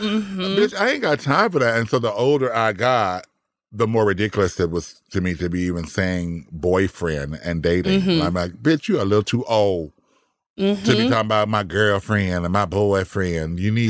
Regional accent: Compton, California, United States; You know I'm from Compton, right? You do know that.

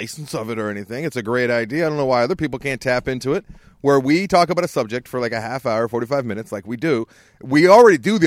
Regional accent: United States; I'm not. I'm from America.

